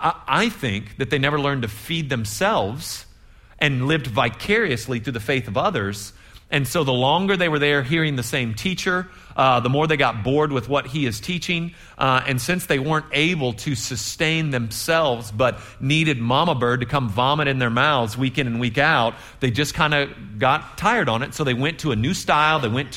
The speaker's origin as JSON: {"language": "English", "country": "United States", "said": "I'm an American, and I think that's how you pronounce those letters together."}